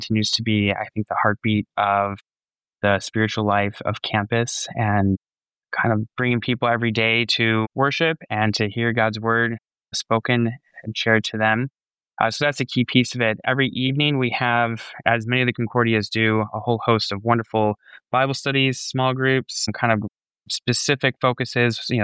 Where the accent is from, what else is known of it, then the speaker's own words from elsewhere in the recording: Hardy, Minnesota, United States; we're from Hardy, Minnesota, and I love my winter sports.